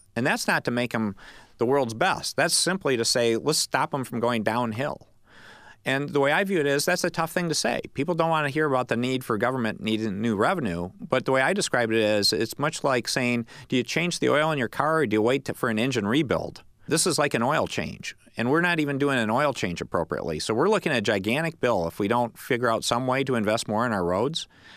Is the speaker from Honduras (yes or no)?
no; Battle Creek, Michigan, United States; I mean, I'm an old Battle Creek boy. I grew up in Battle Creek Township on North 22nd Street.